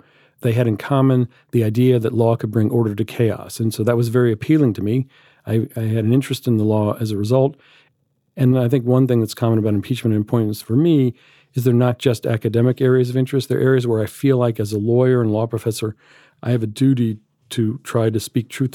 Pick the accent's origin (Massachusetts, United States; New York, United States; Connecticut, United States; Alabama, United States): Alabama, United States; Mobile; I grew up Jewish in Alabama in the 1960s.